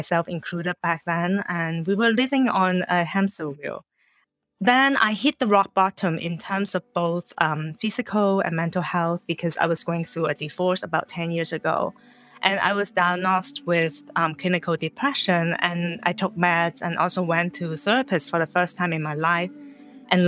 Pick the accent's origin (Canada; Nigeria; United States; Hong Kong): Hong Kong; moved away as an adult; So I grew up in Hong Kong, and then later on, you know, I went overseas for school